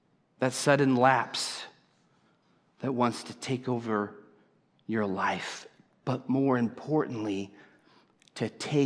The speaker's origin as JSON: {"language": "English", "region": "California", "country": "United States", "tie": "born or raised there", "said": "I'm in Arkansas. Seriously, I grew up in California. But I love it here."}